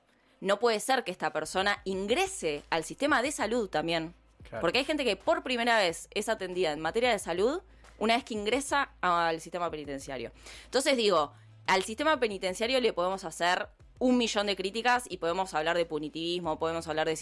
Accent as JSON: {"language": "Spanish", "town": "La Plata", "region": "Buenos Aires Province", "country": "Argentina", "said": "Sí, soy platense."}